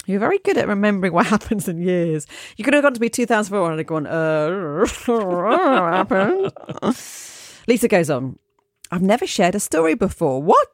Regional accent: Toronto, Ontario, Canada; also born or lived in New York; I'm from Toronto and currently live here, but in my 20s, I moved to New York.

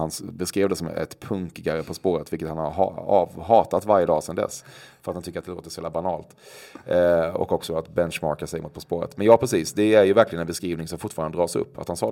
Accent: Väckelsång, Kronoberg County, Sweden; Jag kommer från ett litet samhälle 3 mil söder om Växjö i Småland som heter Väckelsång.

